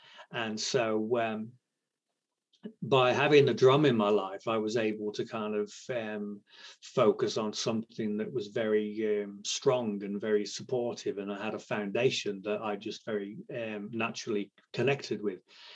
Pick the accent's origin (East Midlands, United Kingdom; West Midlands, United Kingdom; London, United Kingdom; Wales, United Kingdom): West Midlands, United Kingdom; Shrewsbury; born there; Okay, so I was born in Shrewsbury, which is the same place Charles Darwin was born.